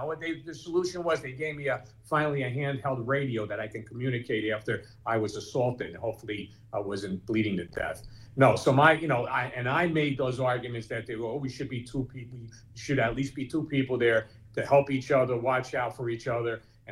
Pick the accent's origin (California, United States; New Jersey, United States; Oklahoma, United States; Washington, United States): New Jersey, United States; Newark; I rode buses in my day. I born and raised in Newark. I used to go to school taking a bus.